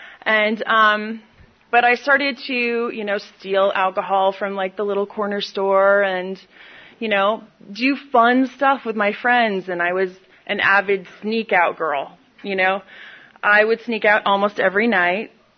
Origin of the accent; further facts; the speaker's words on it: New York, United States; I'm from New York. I'm from where there's cows, upstate New York, and it's really beautiful, really close to Vermont.